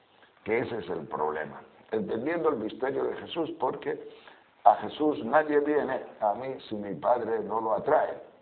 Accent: Sahagún, Castile and León, Spain; Yo cuando era pequeño, yo estaba en Sahagún de Campos allá, por los años 1940 y pocos

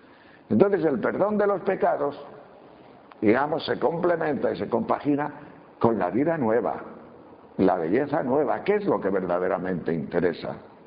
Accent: León, Castile and León, Spain; yo soy de León, de tierra de vacas.

